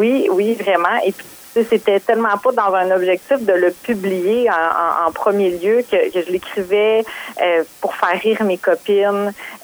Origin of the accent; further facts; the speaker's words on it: Baie-Comeau, Quebec, Canada; Moi, je suis native de la Côte-Nord, donc Baie-Comeau plus précisément.